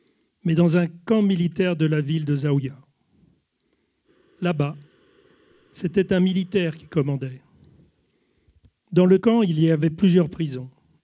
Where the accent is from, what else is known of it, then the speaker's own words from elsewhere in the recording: Guinea; moved away; Moi, je demandais juste à retourner chez moi en Guinée